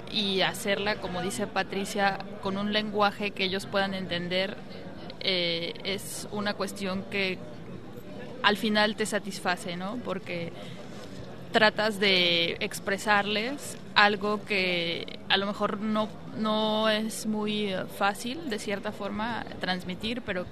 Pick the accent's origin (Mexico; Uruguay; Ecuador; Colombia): Mexico; Tabasco, algo que acaba de pasar allá en mi país